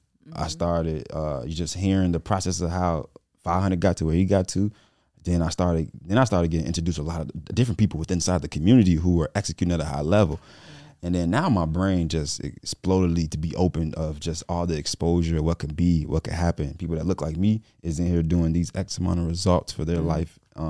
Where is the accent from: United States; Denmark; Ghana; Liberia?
United States; Chicago, Illinois; I'm from Chicago, so 98% of them don't know nothing about credit.